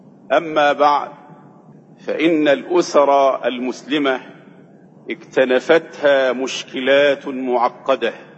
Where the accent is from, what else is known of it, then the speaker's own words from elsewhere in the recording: Egypt; ورغم أن عندنا في مصر كليات للتربية